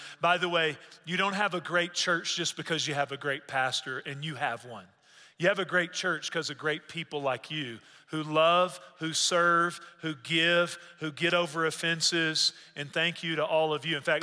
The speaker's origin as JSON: {"language": "English", "region": "Texas", "country": "United States", "tie": "born or raised there", "said": "I grew up in Northeast Texas"}